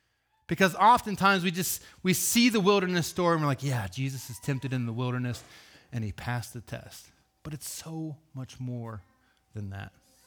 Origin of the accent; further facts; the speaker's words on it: Ohio, United States; I'm from Ohio, so I'm an Ohio State fan.